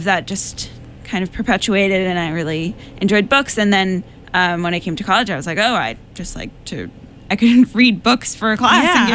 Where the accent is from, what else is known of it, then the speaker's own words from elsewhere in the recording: Netherlands; first language Dutch; English is a second language; like I grew up in the Netherlands, so I learned Dutch. But I had this second kind of interest in English